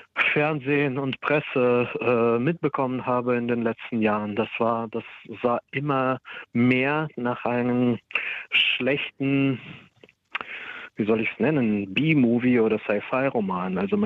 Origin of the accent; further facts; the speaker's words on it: Kharkiv, Kharkiv Oblast, Ukraine; German is a second language; now in Germany; habe noch Familie in Kharkiv in der Ostukraine, wo ich herkomme, wo ich bis 1995 gelebt habe.